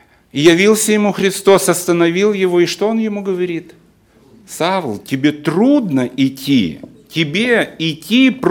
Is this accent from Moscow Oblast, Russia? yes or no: no; Belgorod, Belgorod Oblast, Russia; Я сам из Белгорода.